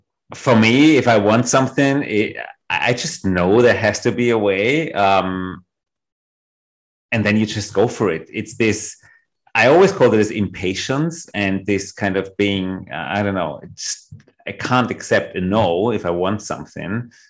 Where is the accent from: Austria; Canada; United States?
Austria; Vienna; English is a second language; what I really learned growing up in Vienna, we have an incredible hierarchy of authorities.